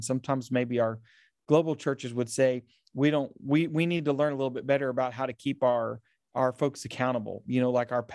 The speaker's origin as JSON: {"language": "English", "region": "Oklahoma", "country": "United States", "said": "I'm from Oklahoma. I had traveled a little bit, but that was my first time ever leaving the United States."}